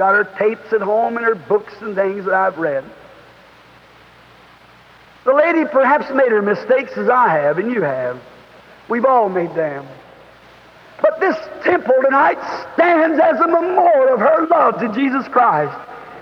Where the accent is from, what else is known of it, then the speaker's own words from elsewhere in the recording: the South, United States; I had no education. And I'm a Southerner and I mess my words all up.